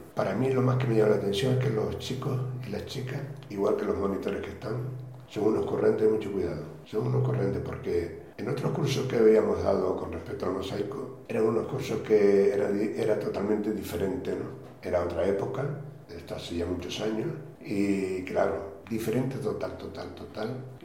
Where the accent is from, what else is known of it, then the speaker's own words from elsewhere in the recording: Tazacorte, Canary Islands, Spain; con llamarme a mi teléfono a La Palma, Tachacorte, que es mi pueblo, allí estaré.